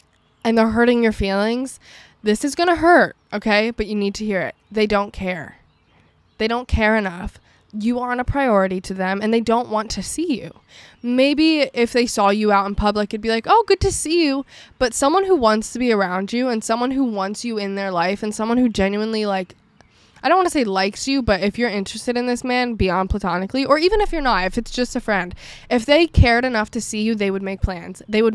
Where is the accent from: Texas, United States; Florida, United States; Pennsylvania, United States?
Pennsylvania, United States; a few of my friends who are also from my hometown, they've moved, but only to like an hour and a half away in a city, in a bigger city here.